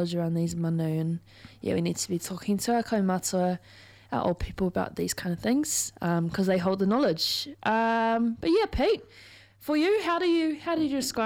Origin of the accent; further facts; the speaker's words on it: Canterbury, New Zealand; Because I grew up in the South Island and I never, ever remember seeing them down there because we lived on the Canterbury Plains.